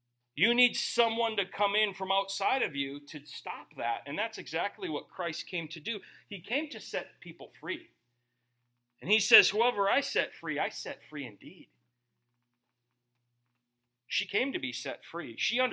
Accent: Minnesota, United States; I remember my little brother. Okay, I grew up in Minnesota.

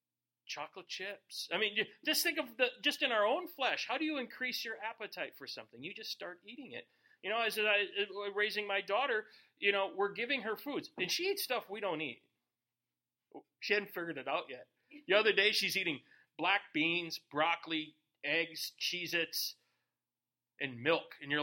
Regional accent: Minnesota, United States; Because, you know, I grew up in Minnesota. Minnesota is 98% Christian.

